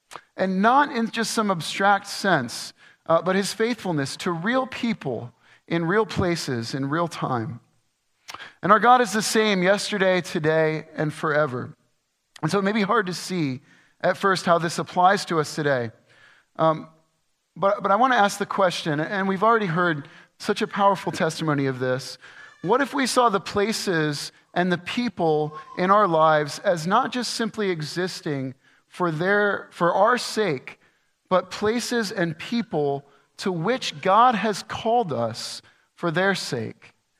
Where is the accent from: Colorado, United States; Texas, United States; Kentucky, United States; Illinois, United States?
Illinois, United States; Well, growing up in Illinois during the pinnacle of the Chicago Bulls' success